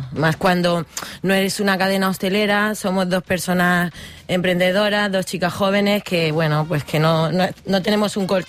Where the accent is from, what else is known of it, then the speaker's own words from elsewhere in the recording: Andalusia, Spain; y luego sí que tengo la raíz de mi tierra, Andalucía. Entonces fusiono muchas culturas con mi tierra.